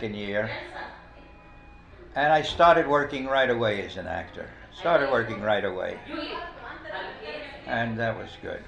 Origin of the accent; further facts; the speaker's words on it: Brooklyn, New York, United States; It made you tough, and that's good. And that's half the reason I'm an actor. Because I'm tougher than anybody else, and it's good. It's good to be tough. And you better be tough in Brooklyn, and so it was great.